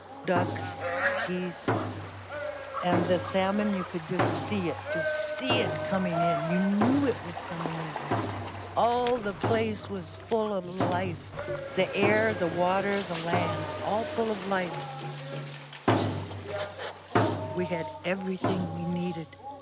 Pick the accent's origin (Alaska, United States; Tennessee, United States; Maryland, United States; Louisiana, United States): Alaska, United States; Juneau; Growing up in Juneau was a mixed bag. There was no Tlingit history or culture in the schools. Our parents and grandparents were disciplined for speaking their language.